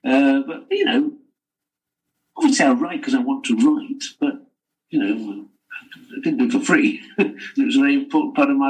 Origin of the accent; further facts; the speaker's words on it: Bradford, Yorkshire and the Humber, United Kingdom; I didn't like school, but I love growing up in Bradford.